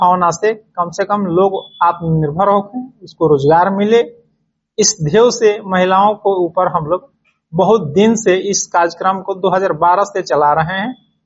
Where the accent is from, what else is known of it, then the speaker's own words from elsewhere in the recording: Pokhraha, Bihar, India; हम बक्सर जिला के एक नागरिक हैं। … ग्राम पोस्ट पोखरहा, थाना ब्रह्मपुर, जिला बक्सर, एक स्थायी निवासी हूं।